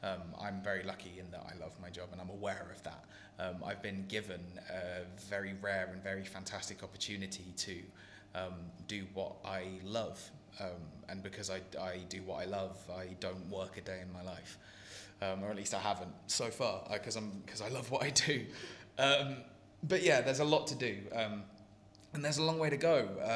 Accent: England, United Kingdom; I grew up just outside of London, and I've spent a lot of time in London. I lived in London for quite a while.

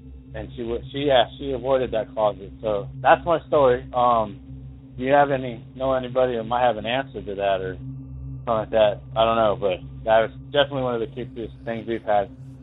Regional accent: Douglas, Wyoming, United States; but I'm from Douglas, Wyoming, originally.

